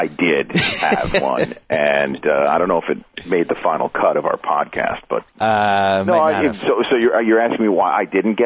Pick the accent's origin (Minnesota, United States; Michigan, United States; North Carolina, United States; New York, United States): New York, United States; I mean, you know, I'm a New Yorker, so, I mean, to me, that's the guy.